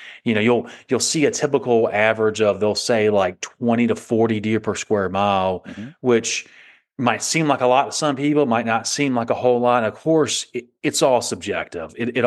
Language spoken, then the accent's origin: English; Savannah, Georgia, United States; I'm from Savannah, Georgia. That's where I still live